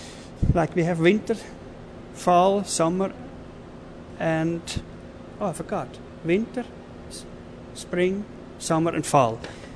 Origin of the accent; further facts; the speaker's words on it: Zurich, Switzerland; English is a second language; moved away as an adult; now in United States; Yeah, I am from Switzerland, Zurich, Switzerland, the German part, and I grew up there and I came over about 23 years ago. Since then I am working here at Disneyland